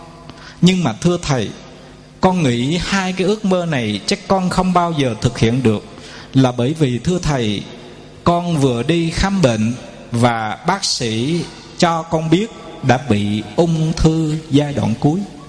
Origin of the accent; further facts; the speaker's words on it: Quy Nhon, Bình Định, Vietnam; ở tại quê hương chúng tôi, thành phố Quy Nhơn, tỉnh Bình Định